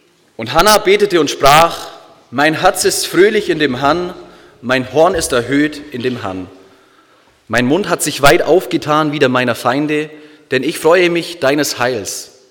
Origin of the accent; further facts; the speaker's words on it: Bavaria, Germany; now in Tübingen, Germany; in Tübingen studieren und wohnen. Im wunderschönen kleinen Städtchen Tübingen, muss ich dazu sagen. Und als waschechter Allgäuer hat man da schon seine liebe Not damit, weil im Winter hat es einfach keinen Schnee.